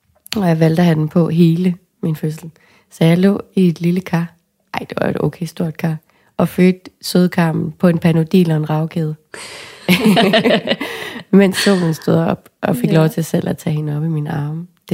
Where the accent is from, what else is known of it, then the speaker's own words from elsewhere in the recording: Risskov, Central Denmark Region, Denmark; Jeg kommer jo fra Risskov, hvor der er masser af hav og strand.